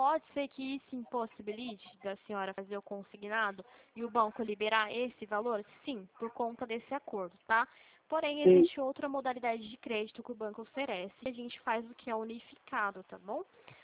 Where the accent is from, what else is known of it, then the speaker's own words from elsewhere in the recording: Limeira, São Paulo, Brazil; Eu sou do estado de São Paulo, falo de Limeira, São Paulo, aqui do centro de Limeira.